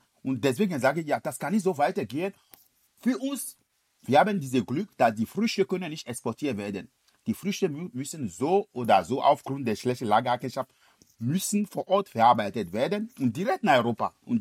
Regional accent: Benin; German is a second language; Benin ist mein Heimatland, ist das siebte Cashew-Produzent weltweit.

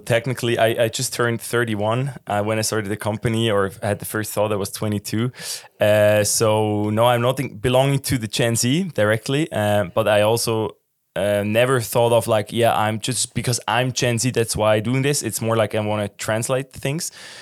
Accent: Nidwalden, Switzerland; So, yeah, I grew up in Nidwalden, so central Switzerland, very traditional canton, still a lot of friends there and active there.

